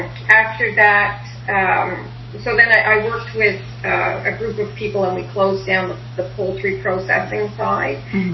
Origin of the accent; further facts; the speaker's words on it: London, Ontario, Canada; also born or lived in Ottawa; Spent a couple of years there, moved to Ottawa, and then moved back to London when I think I was about 12.